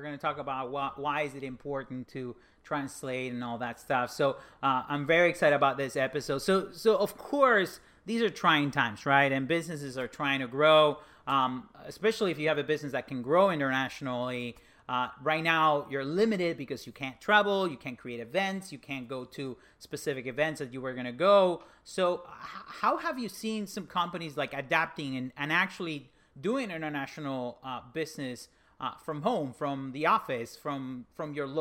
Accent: Argentina; Argentina.

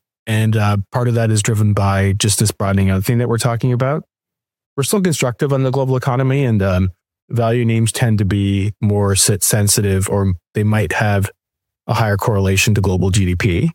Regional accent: Canada; Yeah, so I'm Canadian born and raised.

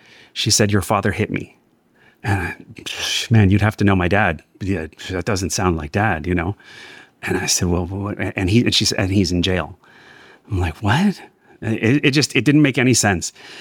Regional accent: Los Angeles, California, United States; I was born and raised in Los Angeles from a Mexican mother and a Salvadoran father who met in the United States, actually.

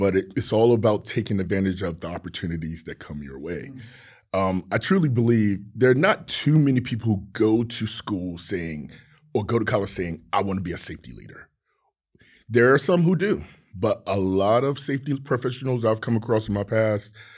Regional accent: Hampton, Virginia, United States; I'm from Hampton, Virginia. And for those of you who know the Tidewater area, that's the center of the universe. And that's what I like to say. As growing up there, I didn't even realize it was a military community.

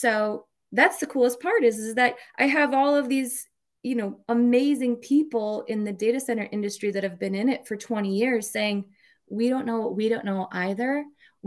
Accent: Minnesota, United States; So I am a mom from Minnesota. That's my identity, and I'm passionate about families

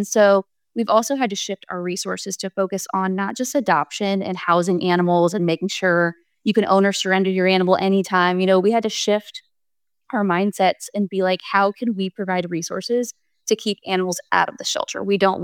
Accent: Ohio, United States; When I was growing up in Ohio, I just thought I wanted to be a veterinarian and a ballerina.

